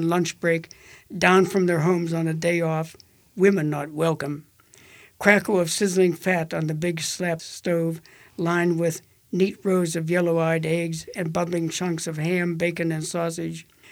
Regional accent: McKeesport, Pennsylvania, United States; I had a whole storehouse of memories from growing up in McKeesport gnawing at me, wanting to jump out of my head.

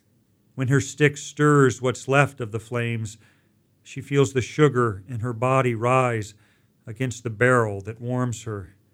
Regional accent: Elkhart, Indiana, United States; I grew up in Elkhart, Indiana, a factory town.

